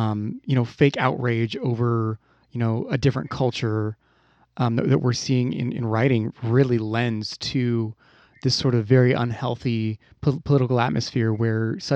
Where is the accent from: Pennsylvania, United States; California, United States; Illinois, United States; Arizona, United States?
Arizona, United States; I can't write a character that grew up in, you know, Minnesota because I'm from Arizona